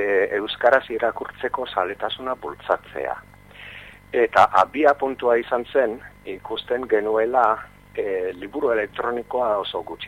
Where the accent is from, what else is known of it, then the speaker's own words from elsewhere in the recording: England, United Kingdom; Basque is a second language; now in Spain; gure abizen asko bikingoak dira, eta Ingalaterrakoa naiz